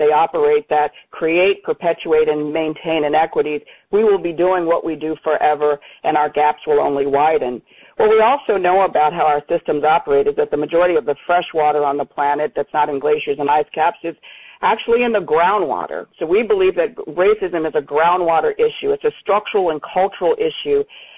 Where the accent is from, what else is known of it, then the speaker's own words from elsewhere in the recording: North Carolina, United States; from my home state of North Carolina. Again